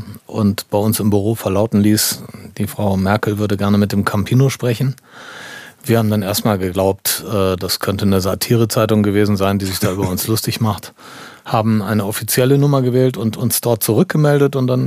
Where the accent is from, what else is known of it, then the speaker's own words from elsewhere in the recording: Düsseldorf, North Rhine-Westphalia, Germany; Ich bin Düsseldorfer